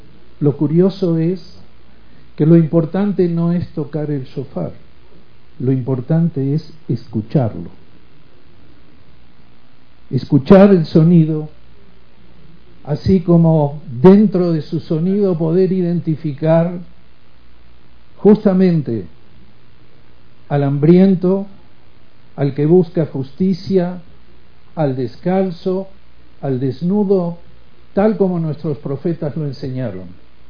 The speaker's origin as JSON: {"language": "Spanish", "country": "Mexico", "said": "Y ese es el reconocimiento a nuestras mujeres como mexicanos de fe judía."}